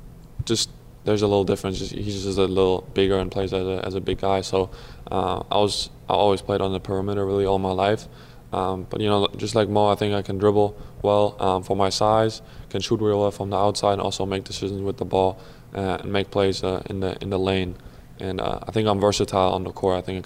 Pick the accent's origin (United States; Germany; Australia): Germany; Berlin; So I went through all the youth program of Alba Berlin, which is my hometown team